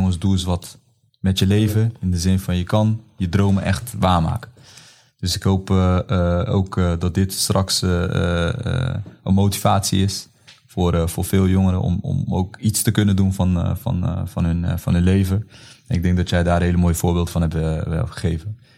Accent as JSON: {"language": "Dutch", "town": "Rotterdam", "region": "South Holland", "country": "Netherlands", "also_born_or_lived": "Friesland", "lives_now": "Zwolle, Netherlands", "said": "Ik kom uit Rotterdam. Ik ben naar Friesland verhuisd. En dan kom je in Zwolle."}